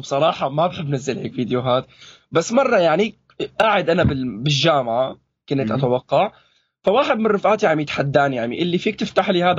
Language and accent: Arabic; Syria; لانه بالاخير بيقول لك احيانا السوريين مو مختلطين ببعض